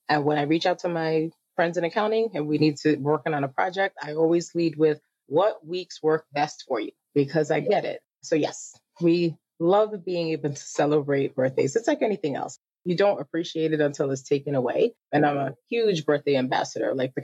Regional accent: New York, United States; So we live in Ohio. We're from New York. Originally, most of our friends and family are there, and we've met a lot of friends over the years being transplants.

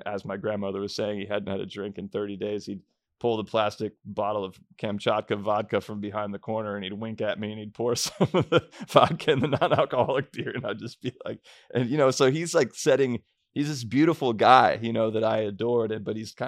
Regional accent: Springfield, Ohio, United States; I grew up in Springfield, Ohio, which has been on the news lately a lot, which has been kind of crazy to hear my hometown on national television all the time.

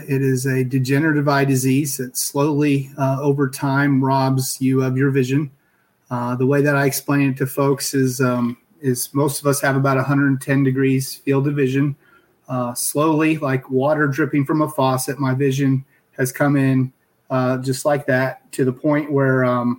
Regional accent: Kansas City, United States; where I grew up in Kansas City, there was an opportunity with AT&T here, Southwestern Bell at the time, to build bases.

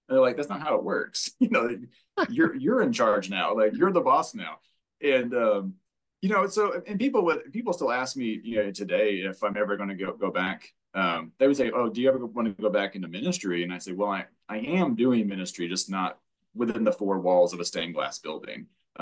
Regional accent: Longview, Texas, United States; I got called back to my hometown in Longview, Texas, where I am now, to pastor the church that I grew up in.

